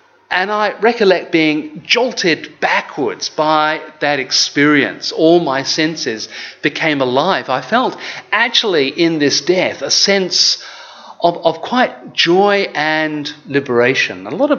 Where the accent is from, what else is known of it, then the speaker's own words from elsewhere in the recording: United Kingdom; now in Australia; unlike growing up in Britain, by and large